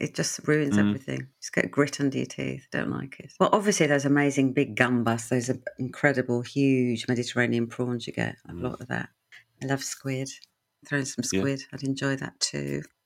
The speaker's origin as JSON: {"language": "English", "region": "Punjab", "country": "India", "said": "but I'm North Indian, Punjabi, landlocked."}